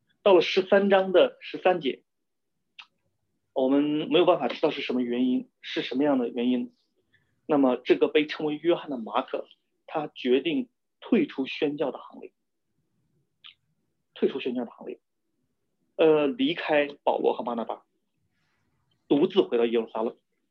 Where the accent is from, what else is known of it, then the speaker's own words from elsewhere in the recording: China; 我们中国人有一句俗语叫什么，青山易改，本性难移。